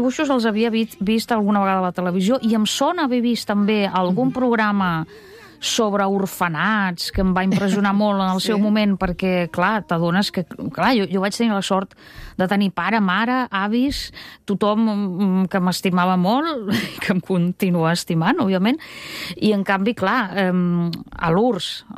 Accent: Russia; first language Russian; Catalan is a second language; com que ja fa anys que no vaig a Rússia, em sentiria també falsa escrivint en rus, perquè és una llengua que és la meva llengua materna, però no la sento cada dia al carrer.

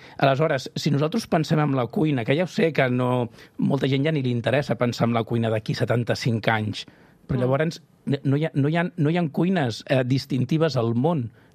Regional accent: Catalonia, Spain; Jo, després de la llet materna, vaig passar a consumir gazpacho. Jo sóc del Baix Llobregat.

